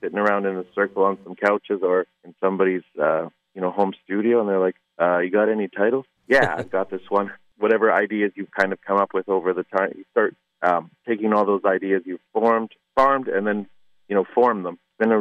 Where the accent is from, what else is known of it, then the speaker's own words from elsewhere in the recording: Manitoba, Canada; I grew up in Manitoba on the prairies in a tiny little farming town of about 300 people.